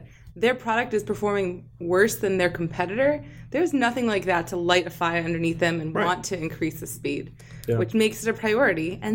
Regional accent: Baltimore, Maryland, United States; I definitely didn't grow up any Midwest. I grew up in Baltimore.

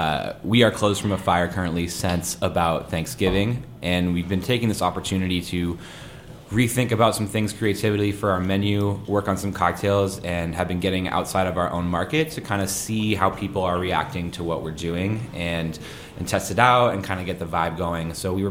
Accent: Colorado, United States; I am cocky with my driving skills growing up in Colorado

